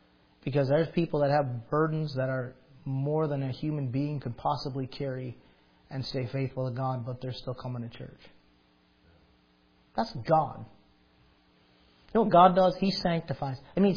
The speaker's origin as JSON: {"language": "English", "town": "Detroit", "region": "Michigan", "country": "United States", "tie": "born or raised there", "said": "I grew up near Detroit, Michigan."}